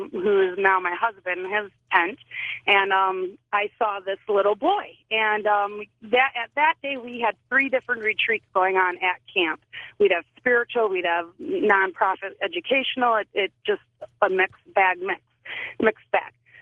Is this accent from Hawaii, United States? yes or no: yes; Hawaii, United States; from Hawaii.